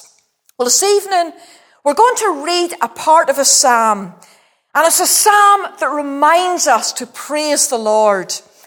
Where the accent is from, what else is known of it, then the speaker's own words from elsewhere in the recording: Ballymena, Northern Ireland, United Kingdom; accent: Ballymena; As you know, I'm from Ballymena. Who doesn't know I'm from Ballymena? People do not recognise my accent, as a Ballymena accent. For 29 years, I lived outside Northern Ireland.